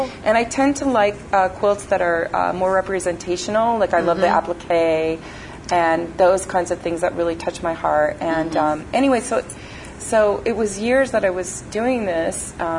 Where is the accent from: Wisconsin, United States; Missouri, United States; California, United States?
California, United States; Hollywood; And so I grew up in Hollywood, and my family very much encouraged the arts.